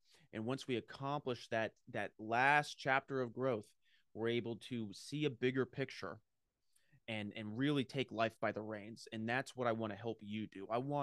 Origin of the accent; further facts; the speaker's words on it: New England, United States; I grew up in New England, and there's a lot of beautiful real estate up there.